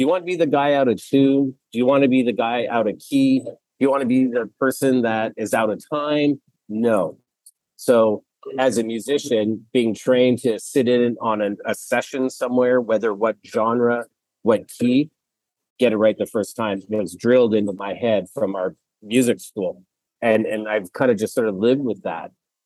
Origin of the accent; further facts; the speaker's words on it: Edmonton, Alberta, Canada; now in Toronto, Canada; I grew up in Edmonton, Alberta.